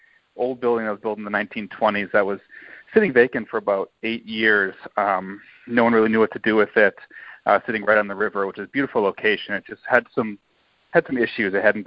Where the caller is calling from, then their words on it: Appleton, Wisconsin, United States; So I'm calling from Appleton, Wisconsin, which is in the Midwest, pretty cold.